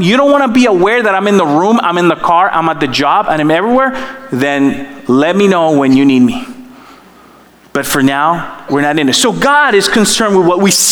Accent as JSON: {"language": "English", "country": "Dominican Republic", "said": "I'm from the Dominican Republic."}